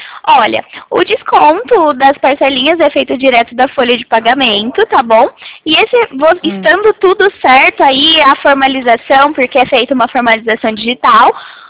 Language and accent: Portuguese; Porto Ferreira, São Paulo, Brazil; Eu sou aqui do interior de São Paulo, tá? Porto Ferreira, não sei se você conhece, que é uma cidade de interior.